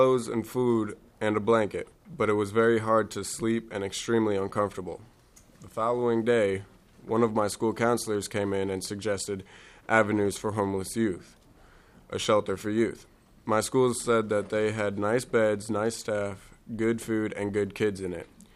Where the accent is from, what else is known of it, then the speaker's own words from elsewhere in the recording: Minneapolis, Minnesota, United States; hello, and thank you, Madam Chair and committee. I'm from Minneapolis, and I'm 18 years old, and this is how I became homeless